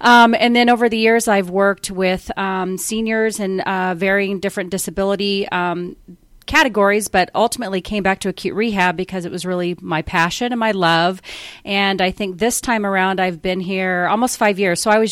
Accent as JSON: {"language": "English", "region": "Kansas", "country": "United States", "said": "Well, I'm originally from Kansas, although I've lived kind of everywhere."}